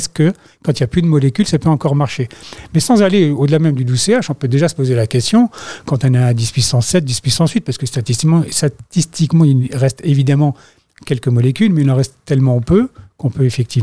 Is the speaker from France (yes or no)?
yes; Grand Est, France; Et je vais voir une pharmacie dans les Ardennes, vu que je suis de l'Est.